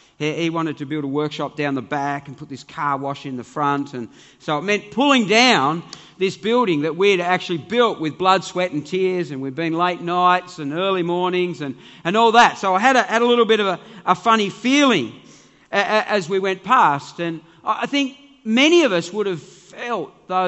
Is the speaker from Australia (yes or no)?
yes; Devonport, Tasmania, Australia; I grew up in Devonport, and we used to talk about Tulla, people from Tulla.